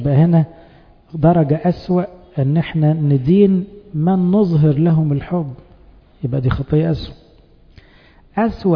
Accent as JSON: {"language": "Arabic", "country": "Egypt", "said": "لأن احنا برضو كمصريين نحب الحكاوي"}